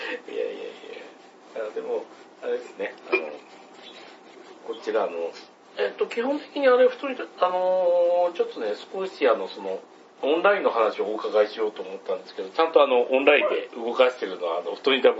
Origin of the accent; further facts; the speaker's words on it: Kansai, Japan; うち地元関西だったりするんですけど、